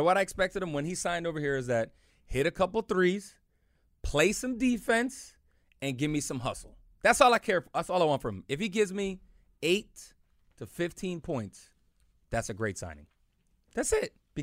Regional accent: Ireland; Well, I mean, that's like when I tell people I'm Irish, they don't believe me.

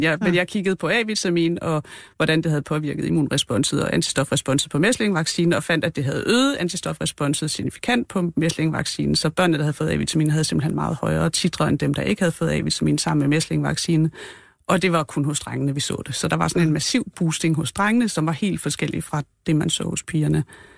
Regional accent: Region of Southern Denmark, Denmark; Nej, jeg er en pige fra Fyn, så nej.

